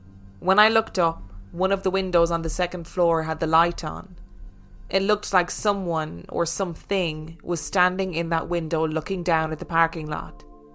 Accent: Alabama, United States; I'm originally from Alabama.

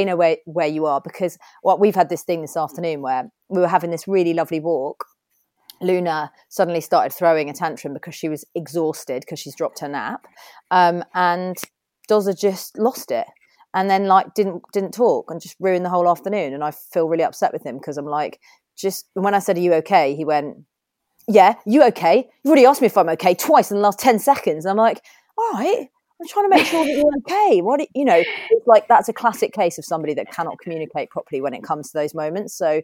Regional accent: South East England, United Kingdom; also born or lived in Kenya; Then we moved back to the UK. I was brought up in Kent. I went to a grammar school down there.

